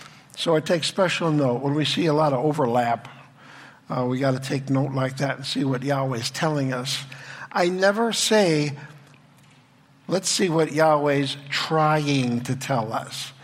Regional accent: Chicago, Illinois, United States; now in Fulton, United States; from Fulton, Missouri. I'm originally from Chicago. Nobody's perfect, okay?

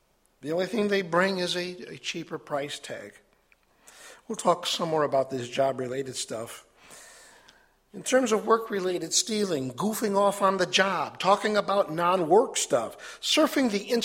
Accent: Chicago, Illinois, United States; Now remember, I'm kind of tainted by being raised in the big city of Chicago. I tell people, I'm from Chicago.

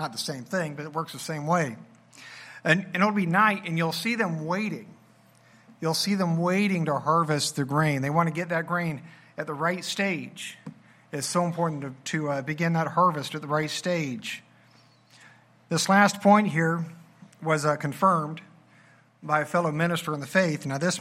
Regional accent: Missouri, United States; Now, after he shared this, I'm from Missouri. I got to be able to verify these things.

